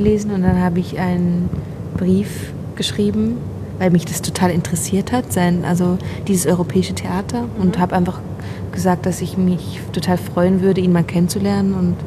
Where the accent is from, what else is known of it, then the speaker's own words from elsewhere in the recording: Switzerland; first language Swiss German; German is a second language; Also Deutsch ist ja nicht meine Muttersprache, ich bin Schweizerin. Also Schweizerdeutsch